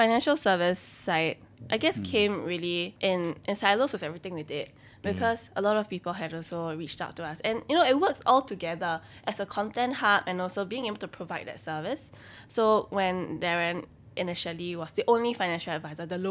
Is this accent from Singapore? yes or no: yes; Singapore; accent: Singaporean; Japanese, and so that explains … And then my dad is Singaporean Chinese. So yeah, but I always grew up here, so I feel very Singaporean.